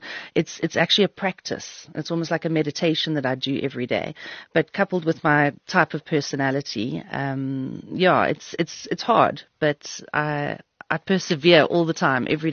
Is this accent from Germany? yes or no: no; Malawi; You know, I grew up in Malawi. That's where I was born.